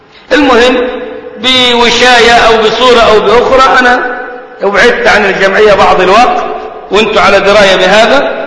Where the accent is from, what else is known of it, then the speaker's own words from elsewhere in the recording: Sohag Governorate, Egypt; مليين البلد عندنا في سوهاج